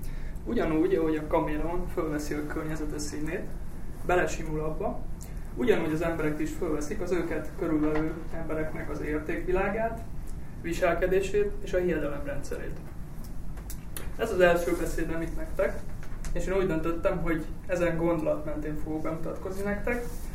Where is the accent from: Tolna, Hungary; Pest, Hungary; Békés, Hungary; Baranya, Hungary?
Pest, Hungary; Újlengyel; Azt tudni kell rólam, hogy én egy kis faluban, egy 1700 fős faluban, Újlengyelben születtem Pest megyében, ahol édesanyámmal és édesapámmal laktunk együtt egy tisztes családi házban.